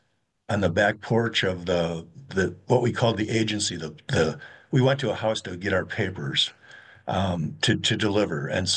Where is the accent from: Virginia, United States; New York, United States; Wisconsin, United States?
Wisconsin, United States; I grew up in Wisconsin and in a town of about 5,000 people, and I delivered the daily newspaper.